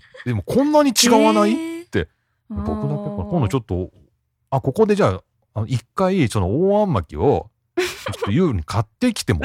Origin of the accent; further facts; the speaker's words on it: Nagoya, Aichi, Japan; born there; 僕も、まあ、名古屋の生まれではあるんですけど、